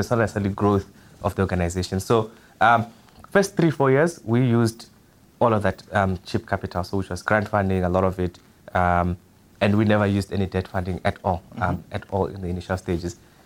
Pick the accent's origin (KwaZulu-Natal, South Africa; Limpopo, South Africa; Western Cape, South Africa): Limpopo, South Africa; Shandi; I am originally from Venda, from Shandi, in Limpopo.